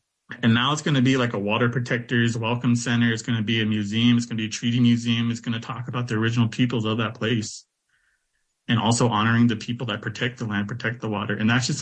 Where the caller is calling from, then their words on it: Minneapolis, Minnesota, United States; Right now I'm calling in from Dakota lands out here in so-called Minneapolis.